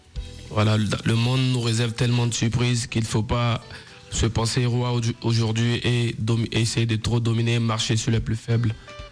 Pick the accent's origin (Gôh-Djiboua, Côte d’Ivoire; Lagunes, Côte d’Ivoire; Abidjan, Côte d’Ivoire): Lagunes, Côte d’Ivoire; Tiassalé; born there; Je suis né à Tiassalé, qui est au sud de la Côte d'Ivoire.